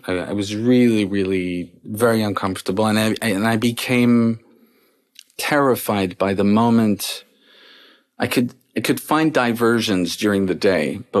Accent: Paris, Île-de-France, France; I was born and raised in Paris.

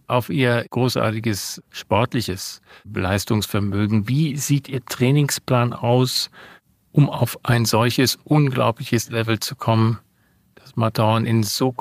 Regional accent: Bonn, North Rhine-Westphalia, Germany; ich komme eigentlich aus Bonn, da gibt es so einen kleinen Hügel, den Drachenfels.

